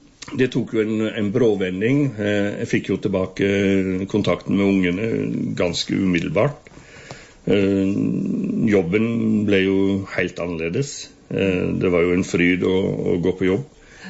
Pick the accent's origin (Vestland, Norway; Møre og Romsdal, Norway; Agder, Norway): Vestland, Norway; Øvre Årdal; jeg vokste jo opp inn i Øvre Årdal, i en måteholdsheim.